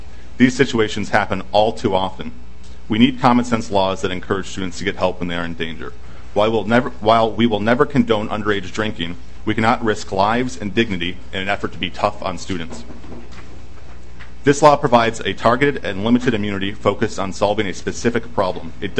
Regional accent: Rochester, Minnesota, United States; and I'm originally from Rochester, Minnesota.

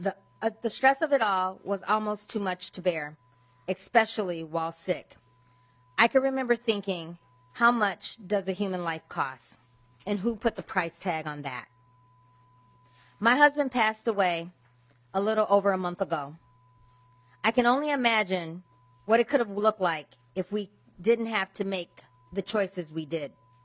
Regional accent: Austin, Minnesota, United States; Chair Stephenson and members of the committee … I'm from Austin, Minnesota.

